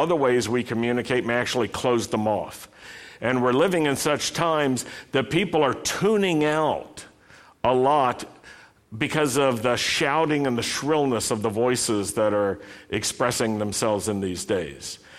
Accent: Roanoke, Virginia, United States; Now, I grew up in Roanoke, Virginia. I grew up at a time when we considered that part of the world to be naturally anti-Semitic, anti-minority, racist in its orientations.

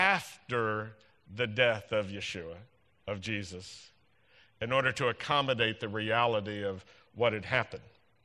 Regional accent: Roanoke, Virginia, United States; when I was a young boy growing up in Roanoke, Virginia, Easter was not my favorite time.

